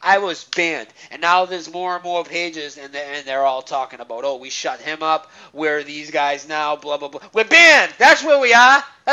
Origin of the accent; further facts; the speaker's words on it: Lowell, Massachusetts, United States; now in Lowell, United States; That's where I live. Lowell, Massachusetts. Okay? I'm 35 years old. … I was born in October 1977, and I'm from Lowell, Massachusetts.